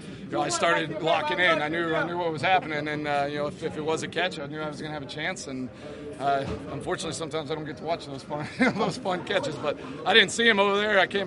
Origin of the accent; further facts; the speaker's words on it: Texas, United States; My home state of Texas, got family and friends around, and, this is big time.